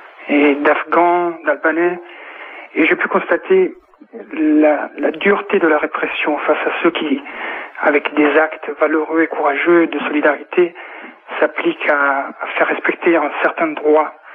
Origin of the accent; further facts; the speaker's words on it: Southern Italy, Italy; Moi-même, je suis originaire du sud de l'Italie, d'une région qui, depuis quelques années, voit arriver sur ses côtes des centaines, voire des milliers de Kurdes et d'Afghans, d'Albanais.